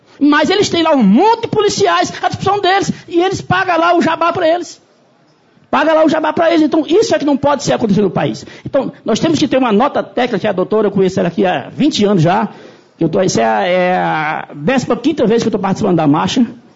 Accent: Marcolândia, Piauí, Brazil; sou da cidade de Marcolândia, divisa de Peque, Pernambuco.

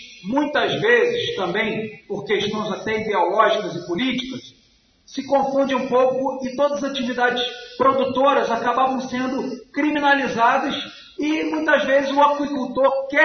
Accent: Brazil; Eu não consigo entender como brasileiro, nós, enquanto brasileiros, consumimos tanto peixe importado com tanta possibilidade.

